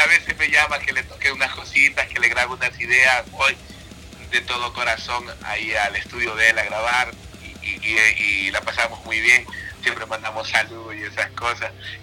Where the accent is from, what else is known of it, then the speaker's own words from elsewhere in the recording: Coast, Ecuador; soy costeño, decía, nadie ha parado buena la costa y la riqueza musical es increíble.